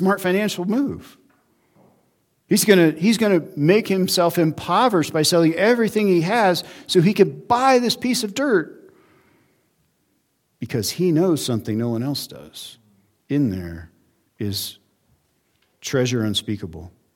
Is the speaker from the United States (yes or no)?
yes; Auburn, United States; the beautiful northern Auburn area, which is my hometown.